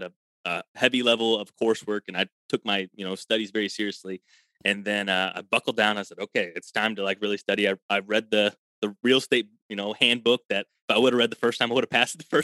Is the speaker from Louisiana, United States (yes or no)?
no; Illinois, United States; I'm from Illinois.